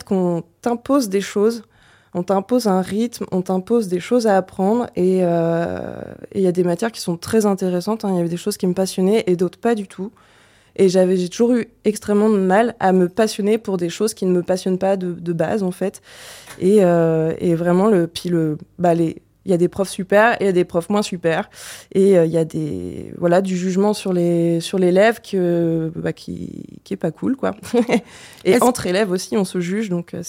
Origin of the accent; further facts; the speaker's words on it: Cambrai, Hauts-de-France, France; born there; je viens de Cambrai, donc la blague de « je fais des bêtises », je l'ai entendue au moins 1000 fois dans ma vie. Ma maman est lilloise et mon père est cambraisien et du coup ça a donné moi qui est née à Cambrai.